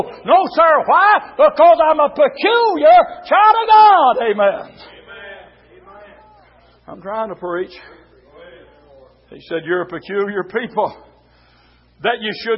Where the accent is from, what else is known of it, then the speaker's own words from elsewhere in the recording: United States; Buddy, that's my flag over there. It marks me as an American.